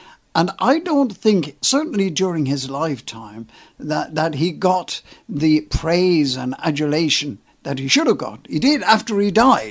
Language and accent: English; Bray, Leinster, Ireland; as a musician here living in my hometown of Bray